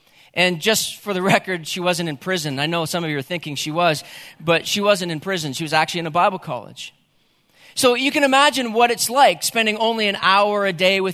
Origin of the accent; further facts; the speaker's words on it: the Maritimes, Canada; I grew up in the Maritimes